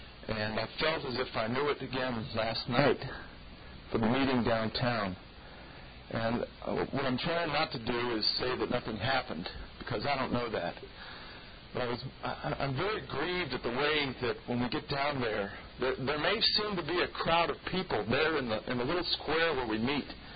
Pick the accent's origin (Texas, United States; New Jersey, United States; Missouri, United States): Texas, United States; I know Texans would claim that. I come from Texas.